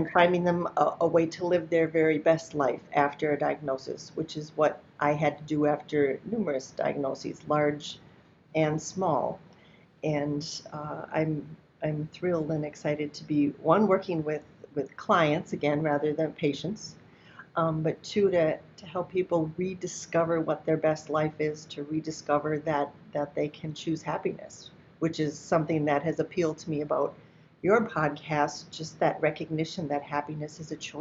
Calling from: Naples, Florida, United States; Today, in this moment, I happen to be in Naples, Florida. But I live in Minnesota most of the time

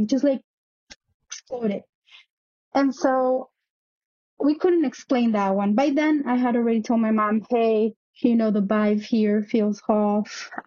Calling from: New York, United States; also born or lived in Mexico City; I'm calling from New York. This story happened back when I was living in Mexico City.

